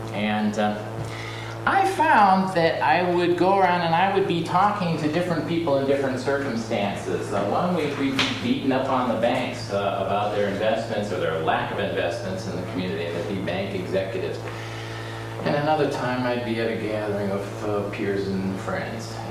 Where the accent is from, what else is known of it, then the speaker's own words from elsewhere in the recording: Chicago, Illinois, United States; now in Decorah, United States; I'm born and raised in Chicago. We now live in Decorah, Iowa, so I've made a complete switch to the rural scene.